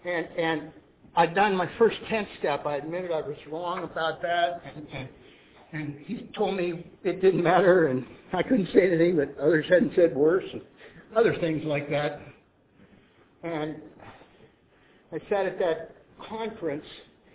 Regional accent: Ohio, United States; I'm from Ohio.

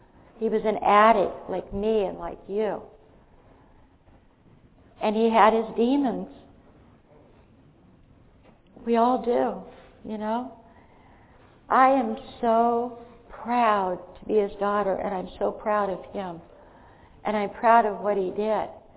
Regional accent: United States; born there; I always am so grateful that I was born in this country. I was born in America, so I had freedom.

